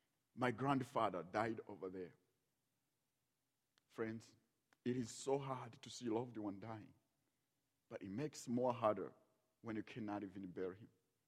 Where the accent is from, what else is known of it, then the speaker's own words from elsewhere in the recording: Rwanda; I was not born yet, and I was born in Rwanda. We grew up over there.